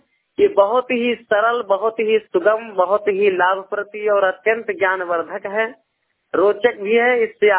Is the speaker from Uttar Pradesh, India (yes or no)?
yes; Uttar Pradesh, India; जनपद अमेठी जगदीशपुर विधानसभा क्षेत्र से। मैं ग्राम पूरे राघव पंडित का रहने वाला हूँ।